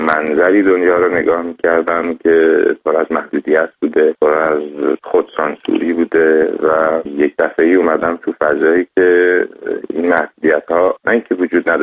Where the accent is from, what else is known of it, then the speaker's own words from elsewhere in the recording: Iran; moved away; من وقتی از ایران خارج شدم اومدم اینجا